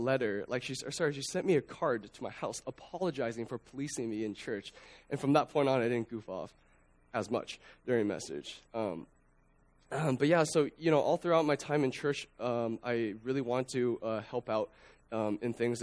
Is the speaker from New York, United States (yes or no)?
no; Idaho, United States; born there; I was born in Idaho, so when they were living in Idaho, they lived on the border of Washington near Pullman